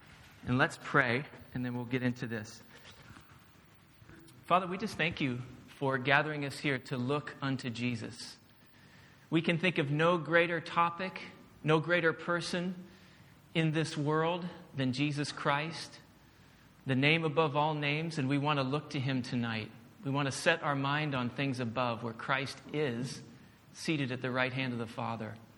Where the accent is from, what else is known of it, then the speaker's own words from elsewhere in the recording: Albuquerque, New Mexico, United States; moved away as an adult; now in Hastings, United Kingdom; I'm an American living in the UK. We planted a church in Hastings on the south coast about 7 years ago. We've been in the UK for 13 years. And we're originally from New Mexico, Albuquerque